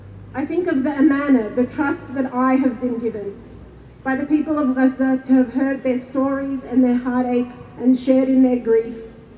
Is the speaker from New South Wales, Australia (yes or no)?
no; Melbourne, Victoria, Australia; also born or lived in Kuwait; I'm a Palestinian Australian. I was born in Kuwait and I have spent most of my life here in so-called Melbourne.